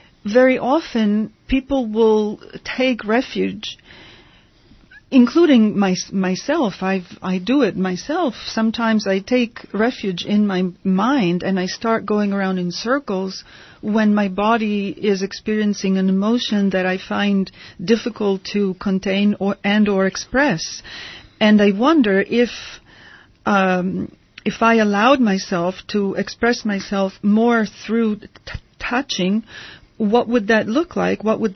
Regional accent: Italy; English is a second language; When I was growing up in Italy, it was a problem for a growing adolescent girl

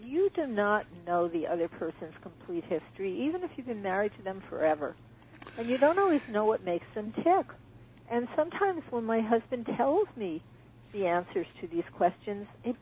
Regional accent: New York, United States; well, you know, I was brought up in New York in a small apartment

